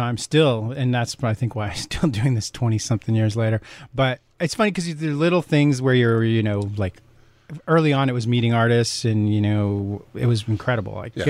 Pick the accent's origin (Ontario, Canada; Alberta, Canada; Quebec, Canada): Quebec, Canada; Montreal; growing up in Montreal